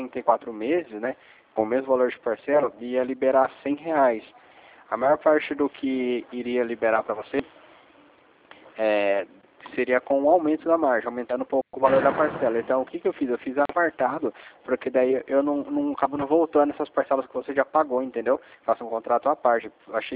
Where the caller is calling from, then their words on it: São José dos Campos, São Paulo, Brazil; Eu sou de São José dos Campos, fica aqui próximo à prefeitura.